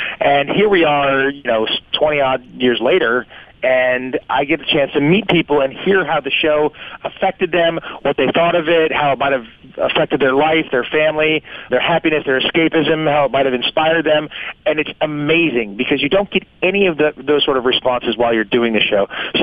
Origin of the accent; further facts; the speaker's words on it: Malibu, California, United States; Kids that I grew up with in Malibu, California, you know, Sean Penn, Chris Penn, Rob Lowe, Charlie Sheen, Emilio Estevez, Holly Robinson. I mean, we all grew up together.